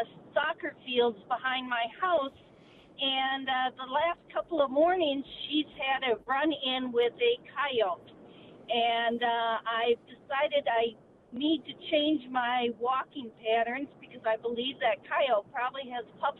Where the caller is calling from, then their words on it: Rice Lake, Wisconsin, United States; I am calling from Rice Lake, Wisconsin.